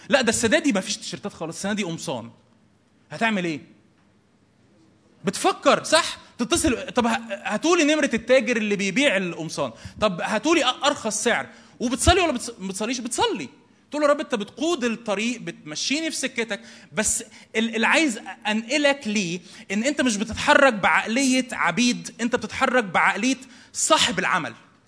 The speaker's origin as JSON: {"language": "Arabic", "country": "Egypt", "said": "يعني انا بكلم مصريين، عارف ان احنا ما بنحافظش على الملكيه العامه"}